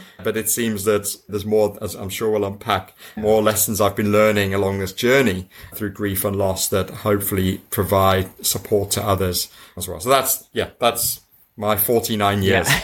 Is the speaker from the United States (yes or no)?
no; United Kingdom; You know, I'm British. We have a stiff upper lip.